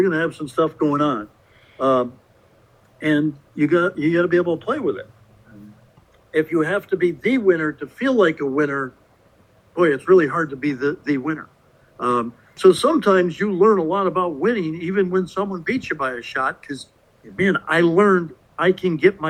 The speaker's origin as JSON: {"language": "English", "region": "New England", "country": "United States", "tie": "born or raised there", "said": "I mean, I grew up in New England when they were winning 11 world championships."}